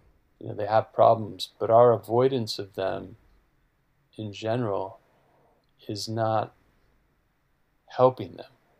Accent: Los Angeles, California, United States; extremely wealthy people who live in high-end condos, and it's all happening here in my hometown, in Los Angeles.

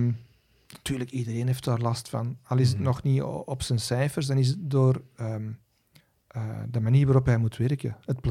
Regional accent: Ekeren, Flanders, Belgium; born there; Laat ons zeggen, ik ben geboren in Groot Antwerpen. Hè? Ik ben geboren in Ekeren.

